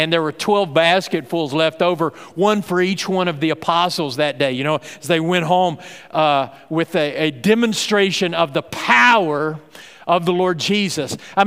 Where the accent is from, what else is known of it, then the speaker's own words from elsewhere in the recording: Texas, United States; because I grew up out in West Texas, where a lot of times it never did rain back then, you know, and when you're a farmer in West Texas, you believe in the power of God to send rain.